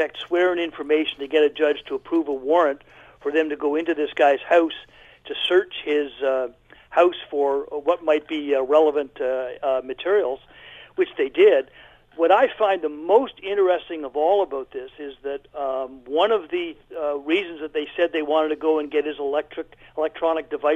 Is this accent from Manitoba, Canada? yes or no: no; Alberta, Canada; Sorry, I'm actually from Alberta, so... Yeah.